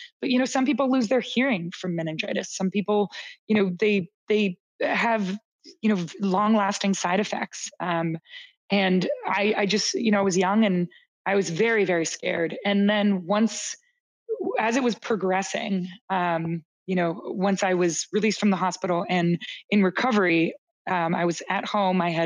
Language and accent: English; Canada; as a Canadian, I was exposed to American healthcare for the first time